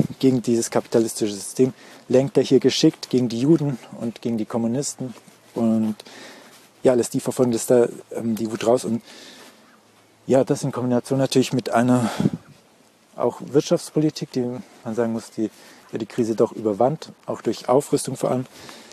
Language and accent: German; Germany; wenn man da als Deutscher herkommt, dann kommt man auch als Faschist dahin. Und ja, also von dem her, es ist so logisch, das zu affirmieren, wie ich sagte, alle Deutschen sind Nazis, wir haben sie sind Nazis.